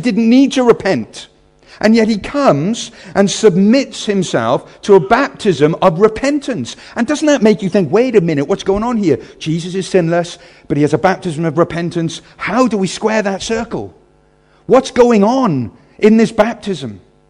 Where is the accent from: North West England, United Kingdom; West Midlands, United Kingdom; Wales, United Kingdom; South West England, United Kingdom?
Wales, United Kingdom; And it's Wales. I grew up in Wales, so the sun came out once a year and just rained permanently.